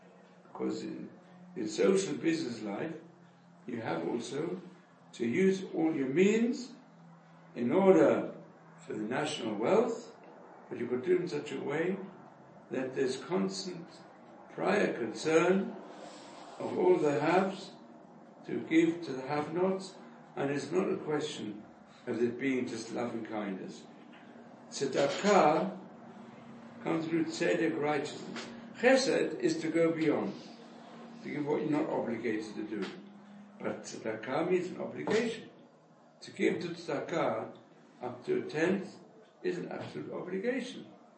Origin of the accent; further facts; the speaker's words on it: Israel; Well, you know, I come from Hashem HaTzeh Kibbutz, where they never mention the name of God.